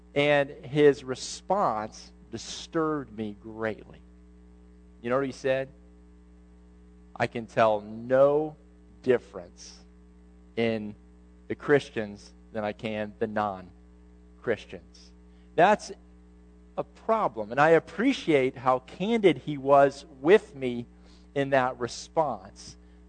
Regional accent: Ohio, United States; now in Texas, United States; you know, I grew up in Ohio, and the preachers up there had a joke, and so I'm going to share it with you.

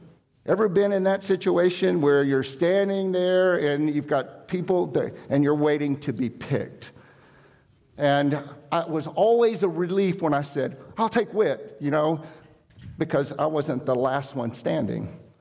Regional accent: Texas City, Texas, United States; I grew up in Texas City, and if you know anything about Texas City, it's flat.

